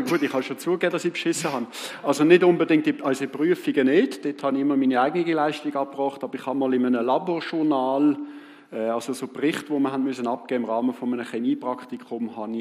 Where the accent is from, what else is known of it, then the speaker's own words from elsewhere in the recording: Aargau, Switzerland; Ich bin ein Aargauer. Das ist da, wo man nie anhalten zum Aussteigen, sondern wo man dran vorbeifährt.